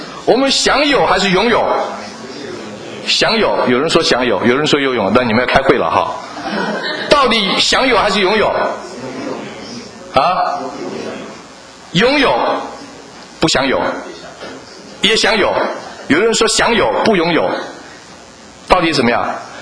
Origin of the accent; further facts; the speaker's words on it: Taiwan; 以前我们在很多人从台湾来的，我不晓得你们在中国怎么问法，我从台湾长大的，那台湾人一见面就问